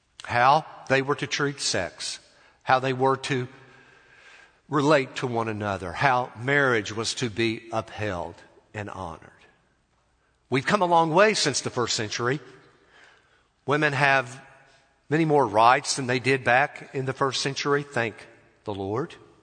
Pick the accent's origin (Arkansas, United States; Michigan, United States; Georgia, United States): Arkansas, United States; you don't have to comment at all about what you think about my home state. I can tell it like it is because I'm from Arkansas.